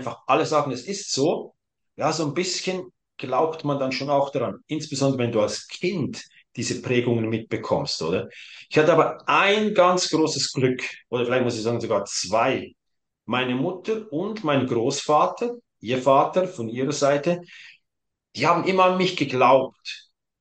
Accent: Zurich, Switzerland; born there; ich bin in Zürich geboren, habe da aber nur 6 Wochen gelebt.

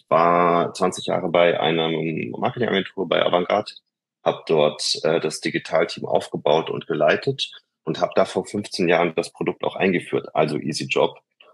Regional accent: Munich, Bavaria, Germany; ich komme aus München.

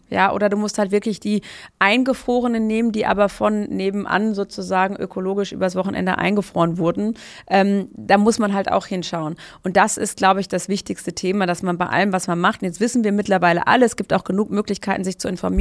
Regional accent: North Rhine-Westphalia, Germany; Ich komme aus Münsterland, ja.

